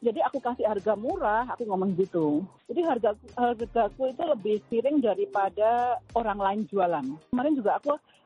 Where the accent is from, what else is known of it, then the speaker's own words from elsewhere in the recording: Blitar, East Java, Indonesia; now in United States; Saya dari Blitar.